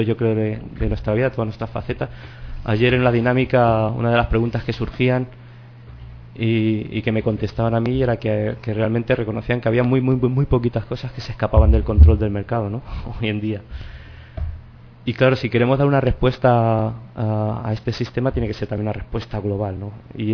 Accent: Campo de Criptana, Castilla-La Mancha, Spain; yo soy de Campo de Criptana, pero para quien no lo conozca, pues está en el corazón de La Mancha, podríamos decir, cerca de Alcázar de San Juan, que es más conocido.

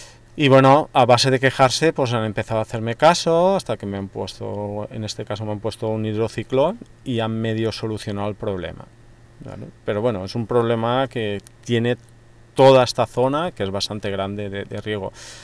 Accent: Alcudia de Crespins, Valencian Community, Spain; born there; de inicio el agua viene de donde yo nací

